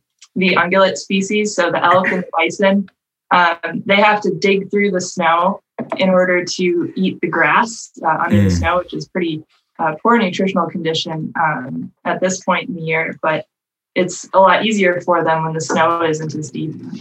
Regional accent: Minnesota, United States; Yeah. So I'm from Minnesota. I love being from Minnesota.

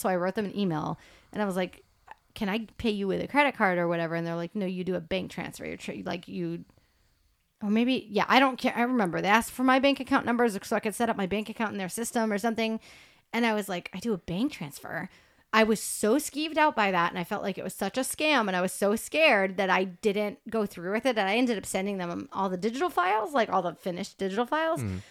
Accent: United States; Like, I'm so American that that wasn't wildly foreign to me.

